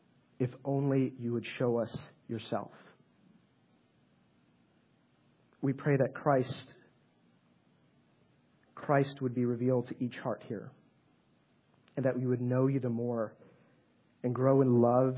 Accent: Chicago, Illinois, United States; Growing up, I grew up in Chicago.

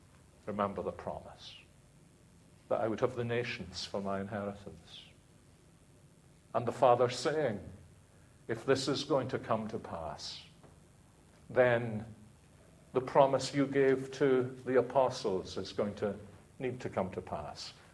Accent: Glasgow, Scotland, United Kingdom; I'm a Glaswegian. And I still remember as a 5-year-old the controversy there was about the fact that the children in Glasgow were only getting coronation mugs with sweeties in them

